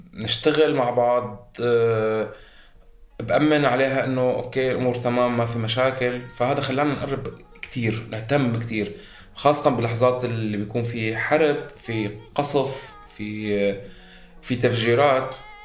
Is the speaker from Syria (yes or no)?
yes; Syria; ما فينا تاخد فيزا كسوري،